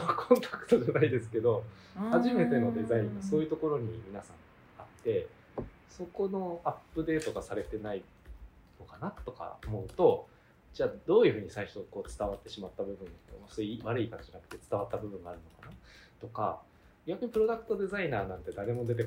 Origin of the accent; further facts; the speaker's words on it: Yamagata, Japan; さっきお話ししてた山形県の出身なんで